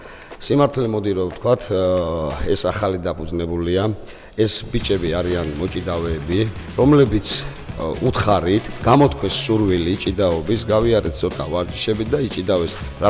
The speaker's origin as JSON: {"language": "Georgian", "region": "Adjara", "country": "Georgia", "said": "რომ განვითარდეს ამ ჩვენს კუთხეში აჭარაში ეს სუმოს ჭიდაობა"}